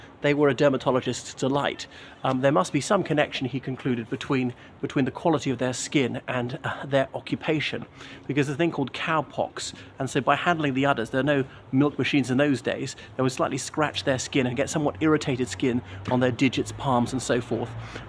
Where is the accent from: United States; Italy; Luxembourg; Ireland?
Ireland; now in Cheltenham, United Kingdom; from Ireland. Here I am in Cheltenham, Gloucestershire, United Kingdom